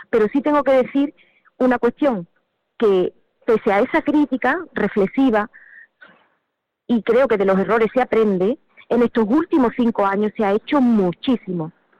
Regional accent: Almonte, Andalusia, Spain; yo estoy hablando de mi pueblo, de Almonte.

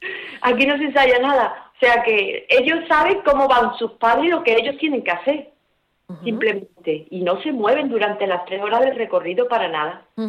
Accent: Guillena, Andalusia, Spain; Mira, Guillena es un pueblo muy bonito, muy acogedor para todo el mundo. Guillena, su gente son fabulosas, no porque sea mi pueblo

